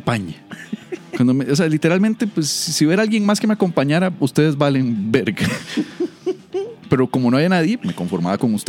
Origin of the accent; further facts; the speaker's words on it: Costa Rica; Yo, como buen costarricense, fui en la tarde.